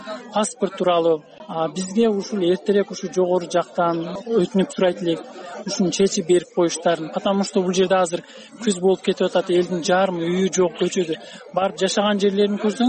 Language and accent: Kyrgyz; Jirgatol, Districts of Republican Subordination, Tajikistan; now in Kyrgyzstan; мен Тажикстандан келген, Жергетал районунан этникалык кыргызмын.